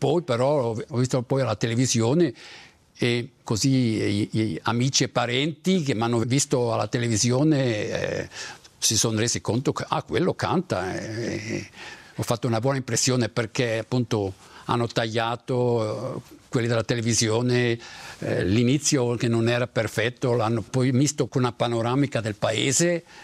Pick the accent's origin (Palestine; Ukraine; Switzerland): Switzerland; Poschiavo, Graubünden; moved away as an adult; now in Zurich, Switzerland; già come dice il nome non sono ticinese, sono grigionese di Poschiavo, sono cresciuto a Poschiavo, poi per motivi di studio sono arrivato a Zurigo e poi per motivi professionali e anche privati, siccome ho trovato lì la mia moglie, sono rimasto a Zurigo.